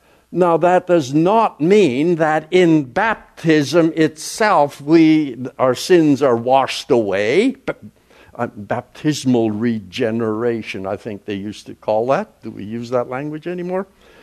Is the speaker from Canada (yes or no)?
yes; Canada; I'm Canadian, we still say grade nine.